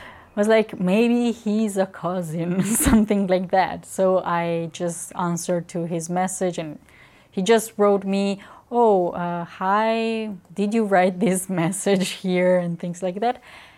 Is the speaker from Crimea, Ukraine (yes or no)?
yes; Crimea, Ukraine; English is a second language; Sometimes I felt, oh, but, you know, I come from Crimea and I can't even, you know, learn my language, you know.